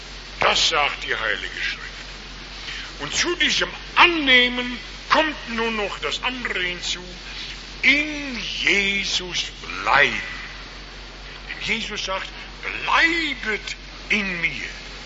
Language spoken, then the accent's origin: German; North Rhine-Westphalia, Germany; ich komme aus der Nähe des Ruhrgebiets.